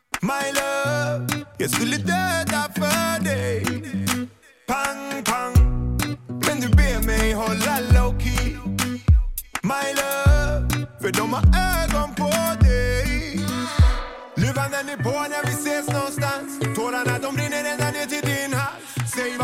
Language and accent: Swedish; Netherlands; first language sv; Jag är född och uppvuxen i Holland. Vi talade svenska hemma. Holländska lärde jag mig först senare, i förskolan.